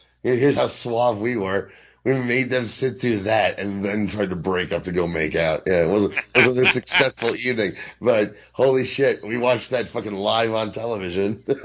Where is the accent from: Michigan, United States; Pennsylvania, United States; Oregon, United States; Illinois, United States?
Pennsylvania, United States; Philadelphia; Nowadays, I'm from Philly. I'm a Philly fan.